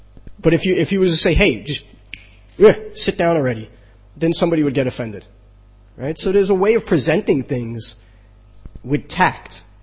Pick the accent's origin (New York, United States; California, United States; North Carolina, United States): New York, United States; and I'm from New York, and punk rock background